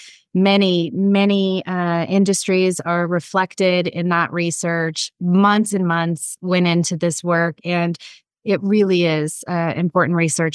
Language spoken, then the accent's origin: English; Colorado, United States; also born or lived in California; So like many Latinos, you know, this blend. And so growing up in the Southwest in Colorado, Hispanic and Chicano were the two terms most commonly used during that time.